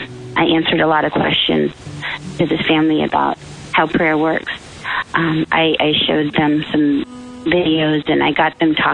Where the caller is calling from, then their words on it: Orlando, Florida, United States; I'm calling from Orlando.